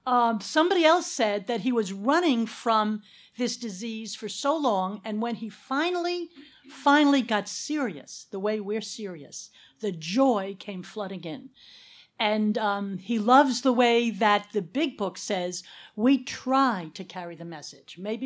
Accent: New Jersey, United States; from New Jersey

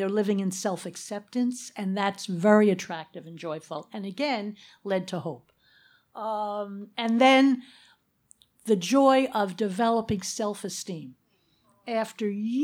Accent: New Jersey, United States; from New Jersey

